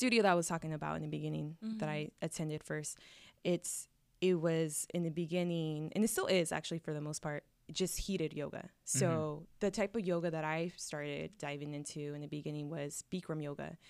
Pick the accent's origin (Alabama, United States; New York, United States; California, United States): California, United States; I am originally from Merced County, and I moved here to Fresno County when I attended Fresno State